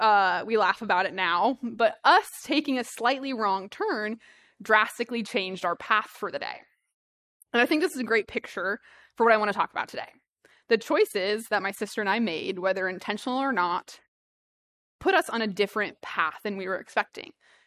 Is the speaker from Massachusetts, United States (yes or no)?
yes; Massachusetts, United States; born there; now in Rhode Island, United States; I was born in Massachusetts, and so I feel like we can relate on that level.